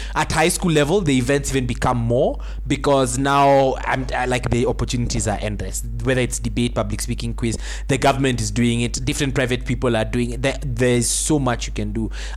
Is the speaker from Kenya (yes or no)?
yes; Kenya; But I think for us as Kenyan, we will feel this impact maybe in a few years to come.